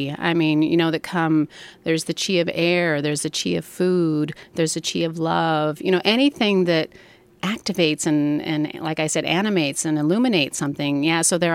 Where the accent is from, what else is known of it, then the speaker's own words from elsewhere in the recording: Midwest, United States; I grew up in the Midwest. I was not exposed at all to Chinese medicine.